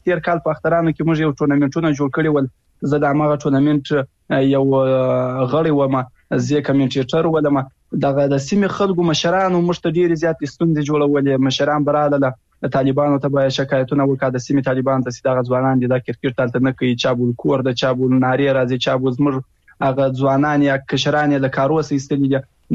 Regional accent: Afghanistan; زه د یو افغان په حیث

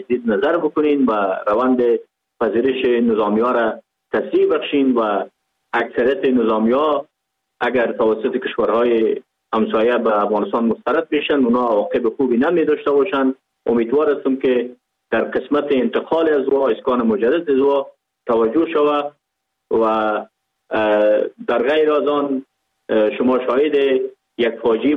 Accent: Pakistan; چون ما در اینجا بزرگ شدیم، در اینجا به دنیا آمدیم، ما در افغانستان چی کنیم؟ ما از افغانستان نیستیم، ما از پاکستان هستیم.

